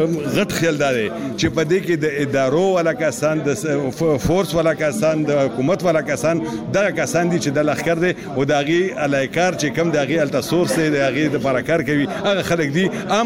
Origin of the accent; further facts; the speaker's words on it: Bara, Khyber Pakhtunkhwa, Pakistan; ز د باړې يم باړې کې بر کمبرخیل يم. کمبرخیل سره مې تعلق دی او مالته اوسېږم.